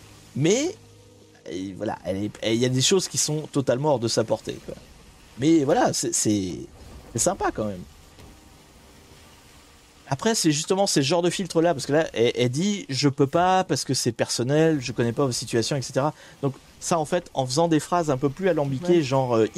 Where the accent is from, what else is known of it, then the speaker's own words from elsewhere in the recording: Normandy, France; moi, je suis normand. Bon là maintenant je suis dans les Pays de la Loire, mais je suis né en Normandie